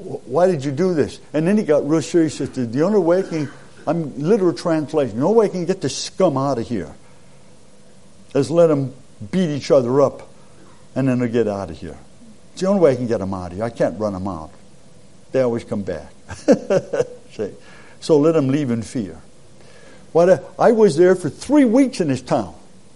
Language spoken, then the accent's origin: English; United States; Where are you from? I said, from United States.